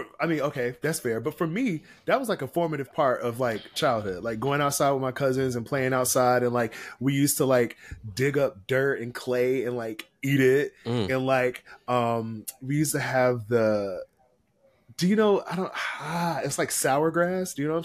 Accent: the South, United States; So, like, for me, when I grew up in the South, I was outside all the time. Like, I was in the woods.

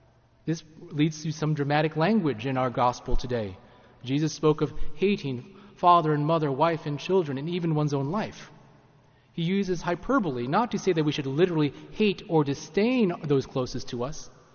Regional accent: Washington, United States; I grew up in the Tri-Cities, and my parents still live in a home a couple miles north of Pasco, nestled in farmland, essentially.

